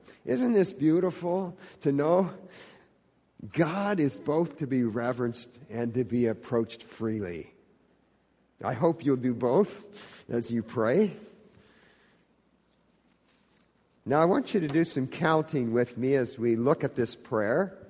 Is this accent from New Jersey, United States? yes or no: no; The Dalles, Oregon, United States; also born or lived in Astoria, Oregon; I was born in Astoria, Oregon, lived there for 5 years, moved to the Dalles, Oregon. Those towns are about the same size.